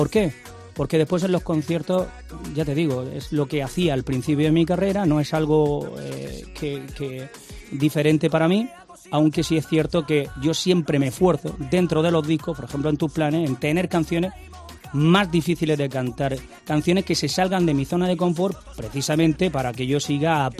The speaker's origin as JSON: {"language": "Spanish", "country": "Spain", "said": "fíjate, fue una canción que compusimos … yo, los dos somos españoles"}